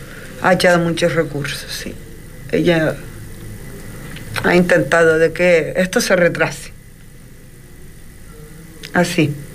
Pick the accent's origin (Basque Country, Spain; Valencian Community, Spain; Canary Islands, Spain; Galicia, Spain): Canary Islands, Spain; Sí, también de toda Canarias, de Fuerteventura, de mi Fuerteventura, de toda Canarias y de fuera de España también.